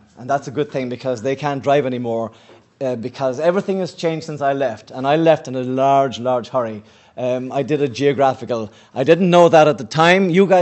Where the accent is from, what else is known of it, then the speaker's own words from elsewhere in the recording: Ireland; You can probably tell already that my accent puts me in a different country. I come from Ireland. I come from a very, very serious drinking family in Ireland.